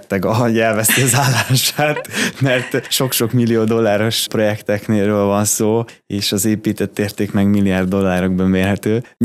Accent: Hungary; Magyarként én büszkén felvállalom, hogyha hibáztam

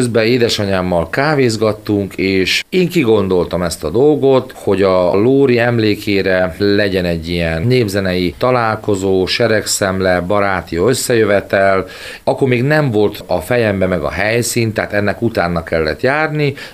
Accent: Vojvodina, Serbia; now in Kiskunhalas, Hungary; át a szerbiai vajdaságból ide Kiskunhalasra, mi már népzenével foglalkoztunk, tehát tanultunk aktívan népzenét otthon Vajdaságban is, és aztán itt is.

